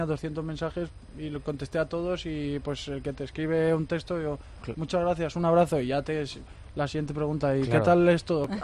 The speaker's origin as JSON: {"language": "Spanish", "country": "Spain", "said": "a mí personalmente, como español, pues me enorgullece"}